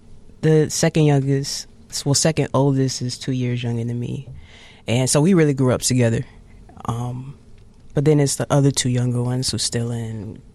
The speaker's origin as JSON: {"language": "English", "town": "Chicago", "region": "Illinois", "country": "United States", "tie": "born or raised there", "said": "Yeah, I grew up South Side, Chicago, more like South Shore. That's pretty much where I was at, 72nd and Oldsby, to be exact."}